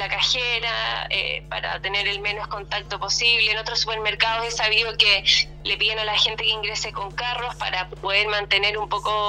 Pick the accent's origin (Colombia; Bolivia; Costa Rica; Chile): Chile; Viña del Mar, Valparaíso; yo soy de Viña del Mar. Viña Marina de corazón.